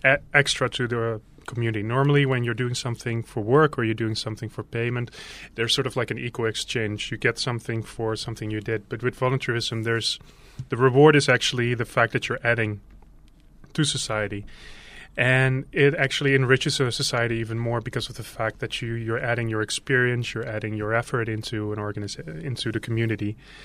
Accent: Utrecht, Netherlands; moved away as an adult; No, I'm from the Netherlands. Like you said in the introduction, I'm from Utrecht. I came here 7 months ago.

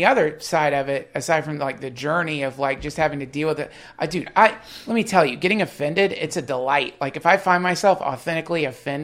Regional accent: the South, United States; I grew up in the South.

